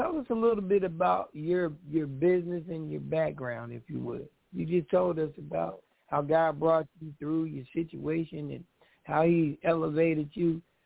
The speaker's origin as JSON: {"language": "English", "region": "New Jersey", "country": "United States", "said": "Get out of here. I'm from New Jersey."}